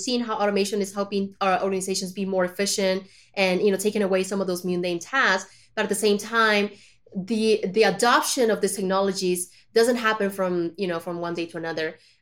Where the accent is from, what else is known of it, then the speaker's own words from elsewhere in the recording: Colombia; also born or lived in China; I was born in China, but I was raised in Colombia, right?